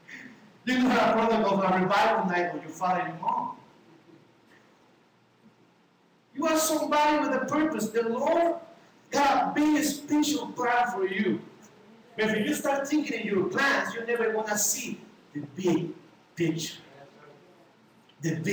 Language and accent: English; Peru; English is a second language; now in Canada; I love my country because it's my country. I can hide that. But I'm Canadian too. I love this country too.